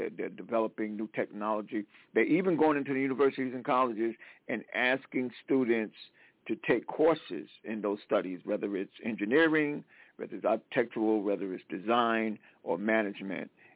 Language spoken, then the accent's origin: English; South Carolina, United States; I'm from South Carolina, and both of my grandfathers were sharecroppers and farmers